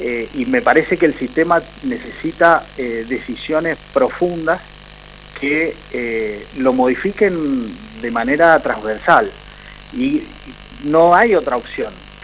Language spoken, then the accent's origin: Spanish; Mendoza, Argentina; qué es las cosas que tenemos que hacer como mendocinos, sin importar de dónde vengamos